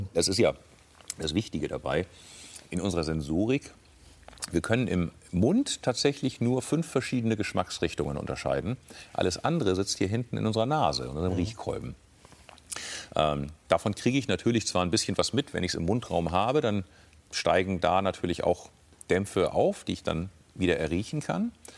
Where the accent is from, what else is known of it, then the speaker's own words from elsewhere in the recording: Northern Germany, Germany; Als Norddeutscher bin ich ja schon beim Alster.